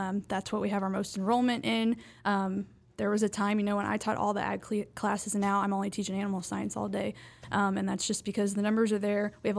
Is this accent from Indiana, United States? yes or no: yes; Whiteland, Indiana, United States; Yeah, so I went to Whiteland High School. I grew up in Whiteland. I grew up on a portion of my grandparents' farm, actually.